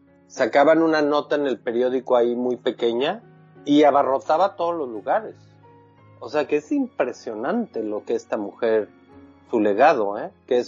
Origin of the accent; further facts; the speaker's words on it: Mexico; now in London, United Kingdom; Aquí, fíjate, soy mexicano y enseño cine mundial en Londres.